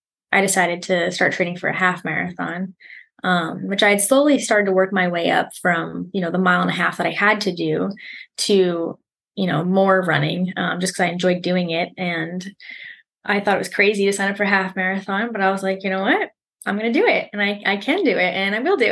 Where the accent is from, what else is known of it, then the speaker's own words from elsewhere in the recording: New York, United States; now in North Carolina, United States; I'm originally from New York, right now living in North Carolina.